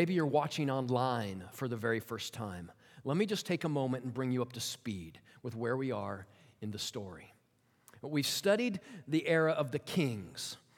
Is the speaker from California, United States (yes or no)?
yes; California, United States; I'm a pastor from Southern California